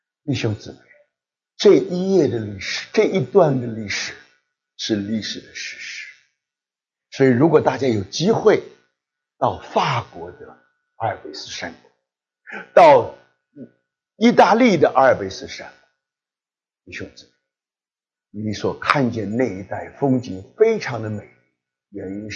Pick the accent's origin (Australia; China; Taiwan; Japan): Taiwan; now in United States; 我还记得我刚刚到美国的时候，那么我很得意啊，因为我从台湾来的，